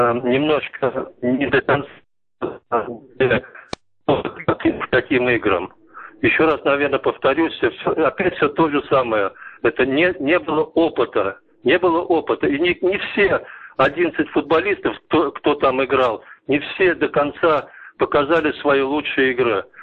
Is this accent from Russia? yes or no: no; Baku, Azerbaijan; я вообще-то воспитанник бакинского футбола. Я бакинец сам, из Баку.